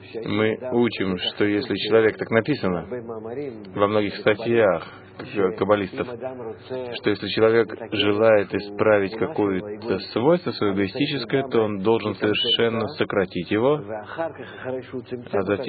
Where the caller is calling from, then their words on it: Kiryat Gat, Southern District, Israel; Я говорю из Криат-Гата.